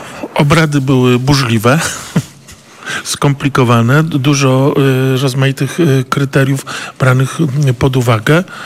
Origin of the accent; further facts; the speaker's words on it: Warsaw, Masovian Voivodeship, Poland; Co prawda jestem warszawiak, ale babcia z Grudziądza